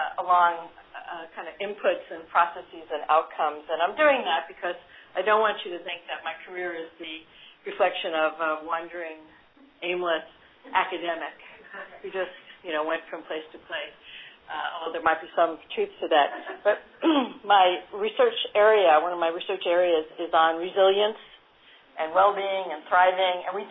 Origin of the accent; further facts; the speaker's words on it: Bronx, New York, United States; I did, as a child, I grew up in the Bronx, New York, and I went to a small little parish Catholic school, and we would walk home about 7 blocks